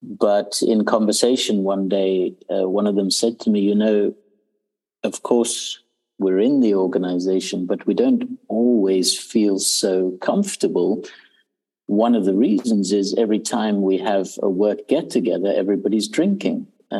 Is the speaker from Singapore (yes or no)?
no; South Africa; also born or lived in Zimbabwe; I was born in Zimbabwe, I grew up in South Africa.